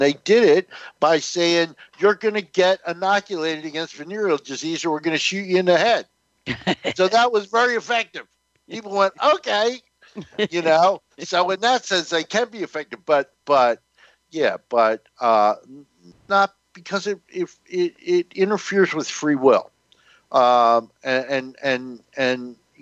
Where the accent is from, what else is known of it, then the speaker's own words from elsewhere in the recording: New Jersey, United States; I remember I grew up in North New Jersey as a kid